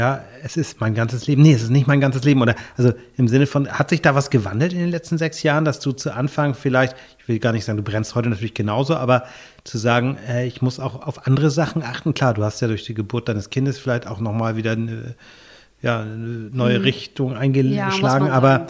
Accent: Schleswig-Holstein, Germany; ich bin ja selber auch in Nordfriesland sozusagen aufgewachsen und geboren und kenne das ja auch so ein bisschen.

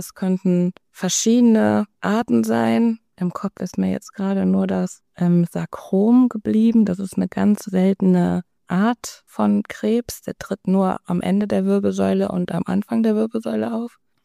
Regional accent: Viersen, North Rhine-Westphalia, Germany; Nee, ich komme aus Viersen. Und das war auch alles hier in Viersen.

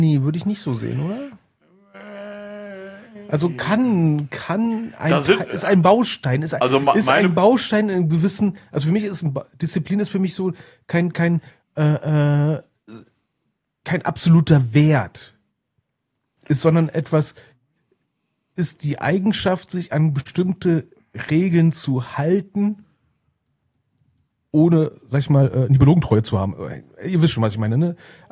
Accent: Berlin, Germany; Also als Berliner war das einfach nur ein ganz gutes Guten Morgen, ne?

